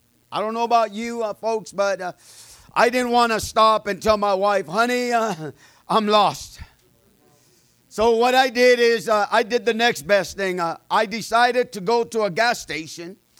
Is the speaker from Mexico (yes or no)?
yes; Jalisco, Mexico; is there in the state of Jalisco. That's where I come from. And I'm there. We're coming back from my hometown.